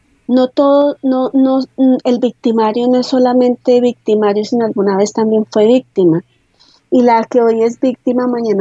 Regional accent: Colombia; Nosotros como colombianos hemos normalizado la muerte

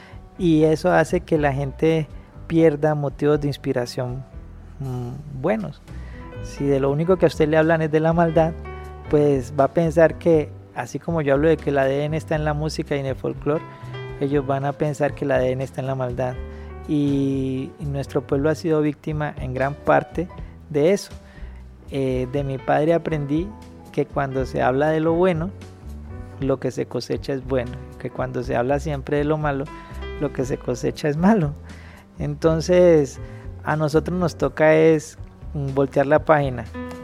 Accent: Buenaventura, Valle del Cauca, Colombia; como tantos otros importantes personajes de la historia de mi tierra, llegó a Buenaventura y ahí se quedó

